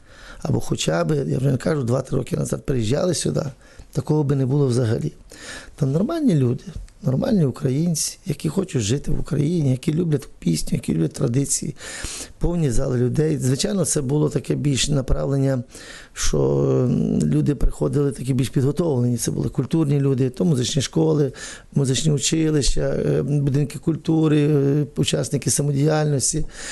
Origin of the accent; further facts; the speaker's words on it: Galicia, Ukraine; тому що я сам галичанин